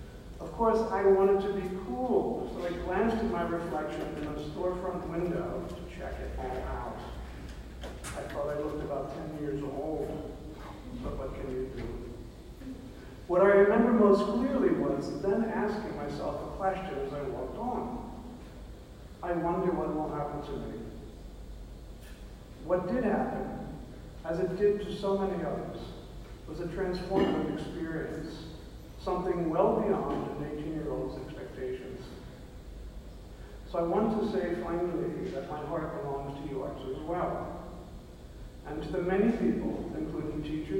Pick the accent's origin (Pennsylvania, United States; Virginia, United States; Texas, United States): Pennsylvania, United States; Philadelphia; I grew up in Mayfair and went to Lincoln High because they had a vocational art track.